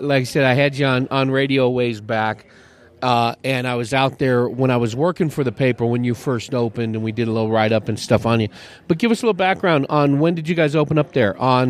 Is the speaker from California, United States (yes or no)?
yes; California, United States; Where I grew up in San Francisco Bay Area